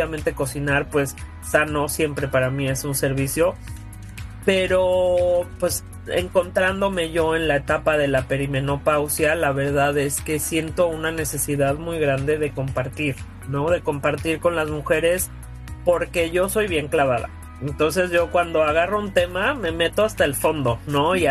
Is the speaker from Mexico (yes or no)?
yes; Mexico City, Mexico; now in Houston, United States; Soy una mujer de la Ciudad de México que vive en Houston.